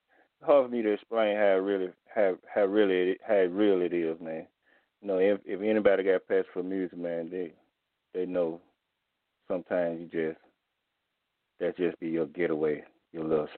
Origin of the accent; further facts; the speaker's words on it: Birmingham, Alabama, United States; I'm from Birmingham, Alabama.